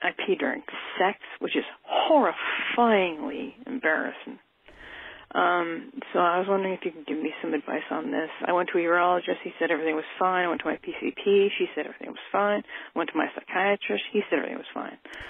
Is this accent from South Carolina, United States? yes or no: yes; South Carolina, United States; I'm from South Carolina, and I'm a big-time fan of all y'all.